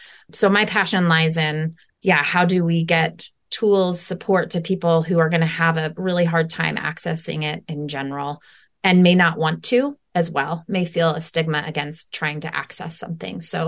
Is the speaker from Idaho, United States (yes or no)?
yes; Twin Falls, Idaho, United States; Well, I'm a born and raised Idahoan. So I have deep roots and deep love for this state in general. I grew up in Twin Falls